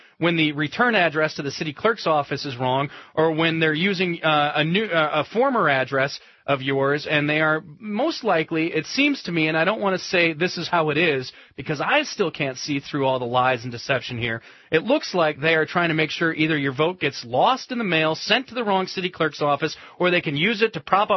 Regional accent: Wisconsin, United States; here in my home state of Wisconsin, a purple state.

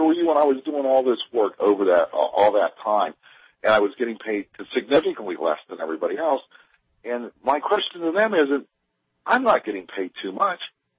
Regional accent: Pennsylvania, United States; I'm from Western Pennsylvania, the mills were still, or there were still mills you could get a job into, you know, in a manufacturing plant

